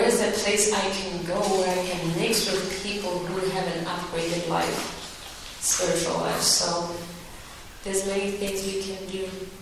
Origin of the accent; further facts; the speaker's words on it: Botswana; I'm a Hare Krishna, what, I'm from Botswana